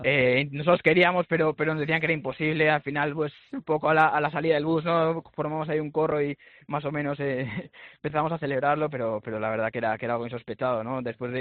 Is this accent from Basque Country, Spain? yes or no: yes; San Sebastián, Basque Country, Spain; tiene pinta que en mi tierra, porque ya para el 16 de junio, así que a partir de ahí, pues yo creo que caerá en San Sebastián.